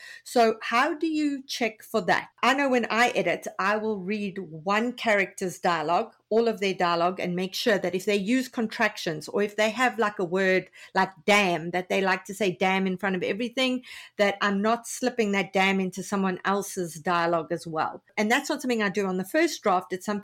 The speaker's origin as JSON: {"language": "English", "country": "South Africa", "said": "I know with my first novel as a South African, I was throwing in Afrikaans words that were authentic to those characters"}